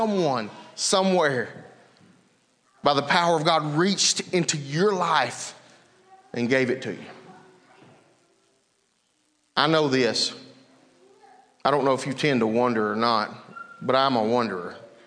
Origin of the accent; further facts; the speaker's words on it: Mississippi, United States; When I grew up in Mississippi, we had Mississippi education from the first through sixth grade.